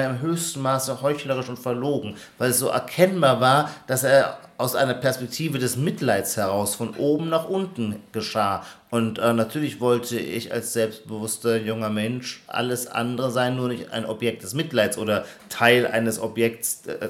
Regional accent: Dossenheim, Baden-Württemberg, Germany; Nein, es war von Anfang an im kleinsten Umfeld, Dossenheim, wo ich aufgewachsen bin

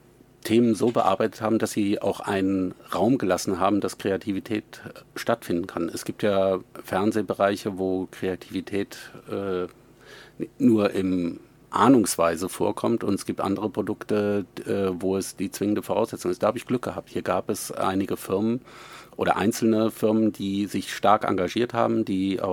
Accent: Oberursel, Hesse, Germany; now in Wiesbaden, Germany; gekommen nach Georgenborn. Meine Eltern sind hier hingezogen. Der Vater war hier tätig und wir mussten mitkommen. Aber geboren, aufgewachsen bin ich in Oberursel. Das ist nicht allzu weit weg, aber doch nicht Wiesbaden.

